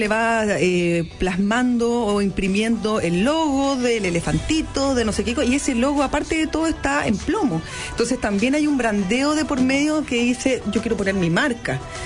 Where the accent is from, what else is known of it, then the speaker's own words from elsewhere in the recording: Chile; Y nosotros como chilenos solamente somos capaces de reciclar el 8%